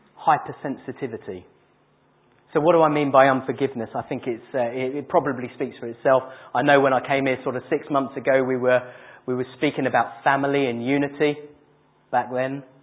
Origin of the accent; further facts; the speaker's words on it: England, United Kingdom; Yeah, because we're English. We love a good old moan about the weather or whatever it is.